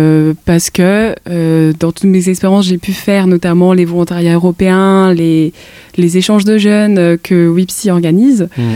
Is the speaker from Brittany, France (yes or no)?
yes; Brittany, France; comment je suis arrivée dans les Landes, sachant que je viens de Bretagne à la base. J'ai un peu vagabondé, on va dire, dans différentes villes en France et à l'étranger. J'étais un peu à Bordeaux il y a quelques années